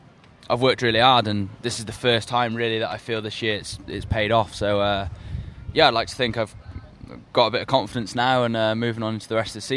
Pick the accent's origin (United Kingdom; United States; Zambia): United Kingdom; probably the biggest crowd and the best supporting crowd, especially being British as well.